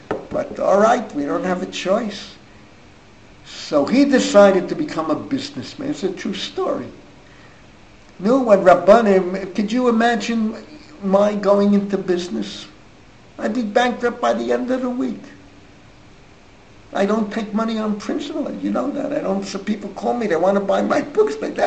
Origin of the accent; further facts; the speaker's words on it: Bronx, New York, United States; I'm a kid from the Bronx.